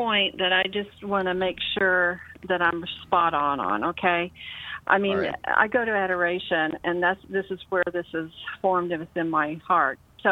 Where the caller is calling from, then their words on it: Tulsa, Oklahoma, United States; No. No. I'm in Tulsa.